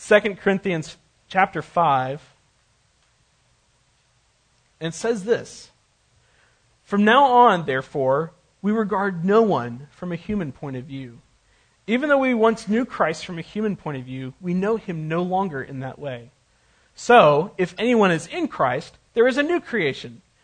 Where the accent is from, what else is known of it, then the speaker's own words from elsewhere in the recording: United States; Grace has been extended to me, I've been welcomed in, but as an American, I had some junk the pastor wanted to talk about.